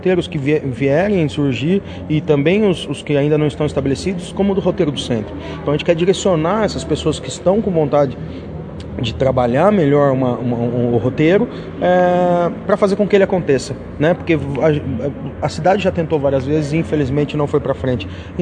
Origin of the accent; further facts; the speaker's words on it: São Roque, São Paulo, Brazil; Sou de São Roque, sou nascido e criado em São Roque.